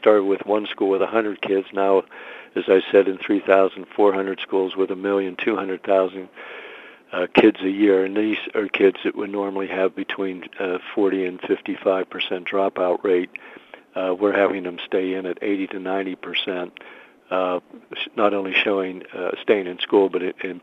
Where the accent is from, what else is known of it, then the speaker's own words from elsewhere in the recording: Pittsburgh, Pennsylvania, United States; When I grew up in Pittsburgh as a kid, if you dropped out, you could get a great job if you wanted to work hard in the steel mills.